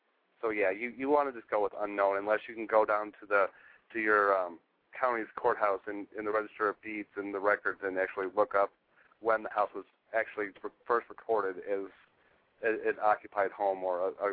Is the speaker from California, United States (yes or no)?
no; Reedsburg, Wisconsin, United States; now in Madison, United States; Obviously, I grew up in Reedsburg, and I'm very familiar with Reedsburg, Baraboo, the Dells, that area up there.